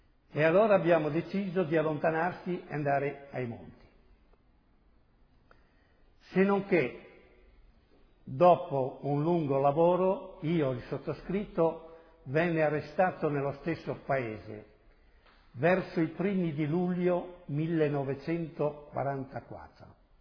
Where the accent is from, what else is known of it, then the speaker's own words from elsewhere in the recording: Valeriano, Liguria, Italy; 3/4/1921 a Valeriano di La Spezia. Ero un ex militare di Marina. L'8 settembre, sbandato, mi sono ritirato al mio paese a casa.